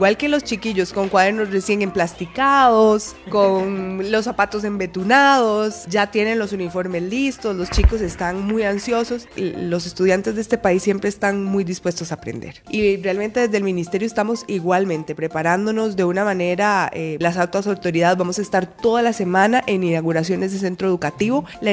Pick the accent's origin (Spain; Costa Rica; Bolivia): Costa Rica; desarrollando todo nuestro potencial como costarricenses para vivir una vida digna